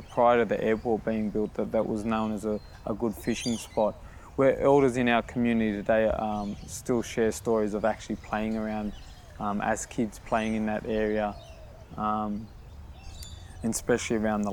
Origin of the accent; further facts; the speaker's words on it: Botany Bay, New South Wales, Australia; I'm from the Larapa's Aboriginal community here at Botany Bay.